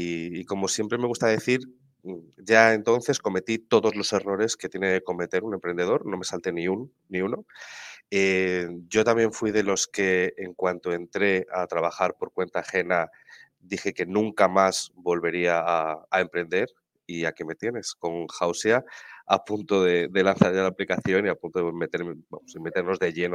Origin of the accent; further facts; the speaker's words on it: Salamanca, Castile and León, Spain; now in Málaga, Spain; ¿de dónde salgo? De Salamanca. O sea, yo llevo aquí en Málaga 10 años, pero yo soy de Salamanca, me lo notarás por el acento.